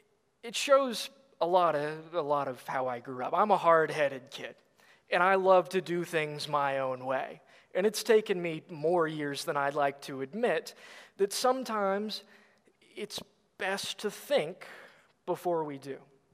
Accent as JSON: {"language": "English", "town": "Peachtree City", "region": "Georgia", "country": "United States", "tie": "born or raised there", "also_born_or_lived": "Plano", "said": "I grew up in a town called Peachtree City, Georgia. I was born in Plano. We moved there in like 2008."}